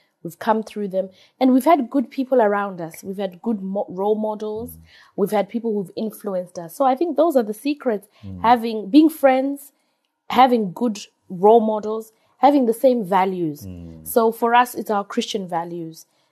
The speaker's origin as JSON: {"language": "English", "region": "Masvingo", "country": "Zimbabwe", "also_born_or_lived": "Harare", "said": "So I come from Chivi. I was born in Silveira Mission, but my family comes from Chivi in Mashingo. And I attended school in Harare at Blakiston Primary School."}